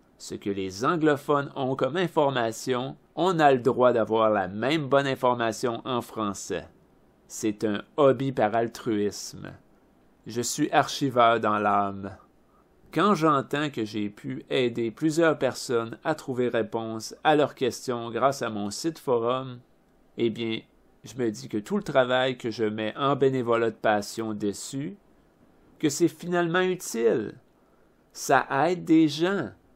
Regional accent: Quebec, Canada; Je suis né et demeure au Québec, donc au Canada.

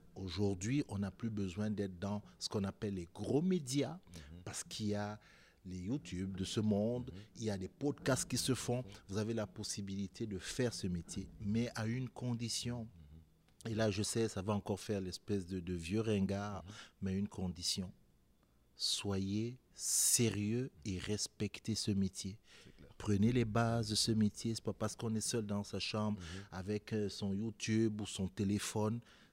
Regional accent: Littoral, Cameroon; first language Duala; French is a second language; Je te dis merci en pile, mais je termine avec merci dans ma langue natale qui est le Douala.

